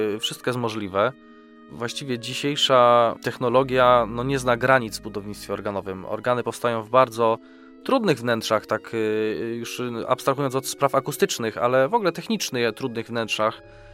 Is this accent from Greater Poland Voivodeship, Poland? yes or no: yes; Kalisz, Greater Poland Voivodeship, Poland; z czego się oczywiście jako kaliszanin bardzo, bardzo cieszę.